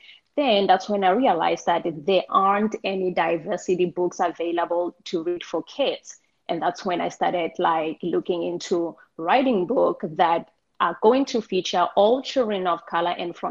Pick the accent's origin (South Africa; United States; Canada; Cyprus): South Africa; So growing up in South Africa, I also aligned myself to the belief that there were things in life